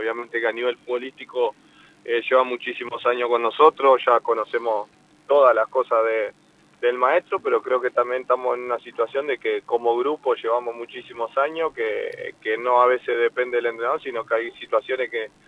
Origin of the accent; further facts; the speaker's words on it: Uruguay; creo que es una linda oportunidad como uruguayo